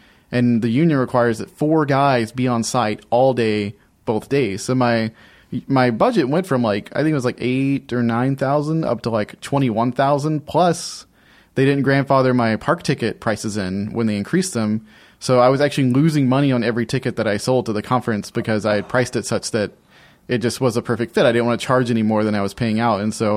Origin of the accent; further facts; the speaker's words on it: Alabama, United States; moved away as an adult; now in Orlando, United States; I grew up in Alabama for the first 18 years of my life, and never really ventured outside the Southeast until I was like 18 or 19.